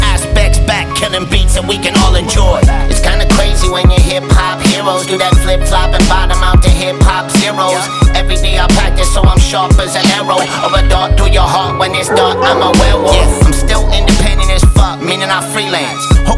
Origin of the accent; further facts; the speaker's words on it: Canada; now in Los Angeles, United States; So I love being Canadian. I'm happy to be in LA.